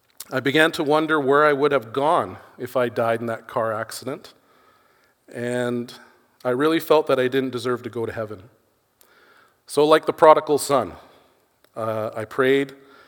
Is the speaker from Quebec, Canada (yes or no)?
no; Fort McMurray, Alberta, Canada; I'm originally from Fort McMurray, Alberta.